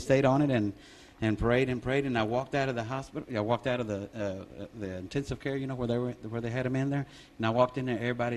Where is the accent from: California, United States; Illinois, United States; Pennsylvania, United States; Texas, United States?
Texas, United States; Grand Prairie; I'm from Grand Prairie, Texas.